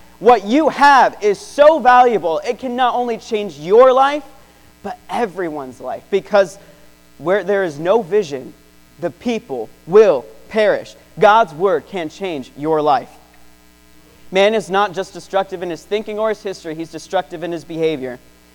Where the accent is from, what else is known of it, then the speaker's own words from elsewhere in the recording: United States; And I believe that because I'm an American.